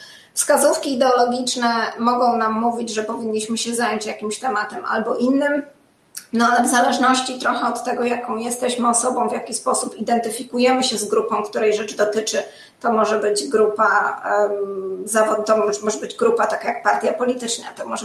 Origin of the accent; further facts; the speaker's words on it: Łódź, Łódź Voivodeship, Poland; born there; Ja jestem z urodzenia łodzianką.